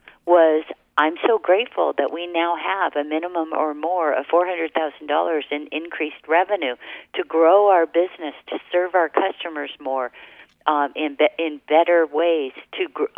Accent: Hawaii, United States; I was raised in Hawaii, and I'm fair, so I have lots of freckles.

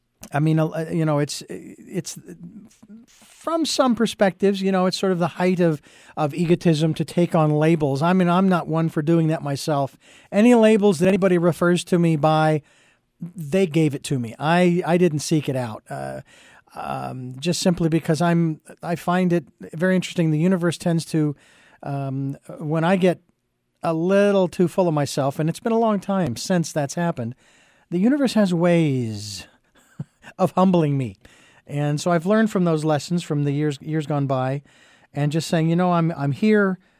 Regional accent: Phoenix, Arizona, United States; After growing up in Phoenix, Arizona, I've had enough of the hot weather.

